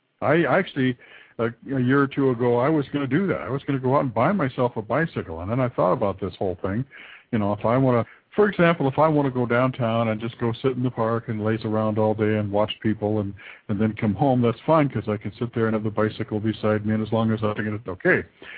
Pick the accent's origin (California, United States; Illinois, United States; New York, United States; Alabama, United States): California, United States; San Francisco Bay Area; I mean, I'm from the Bay Area. I lived in the Bay Area, and when I lived in the Bay Area, I rode buses all the time